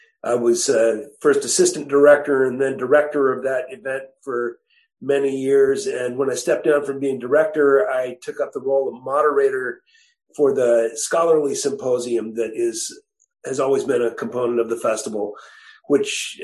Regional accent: Virginia, United States; I started playing music when I was about 9 years old and growing up in Virginia

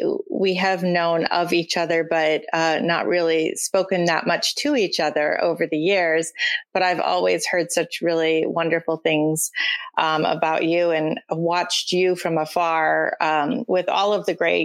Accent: Canada; I grew up, my dad was a pastor. I grew up in Canada.

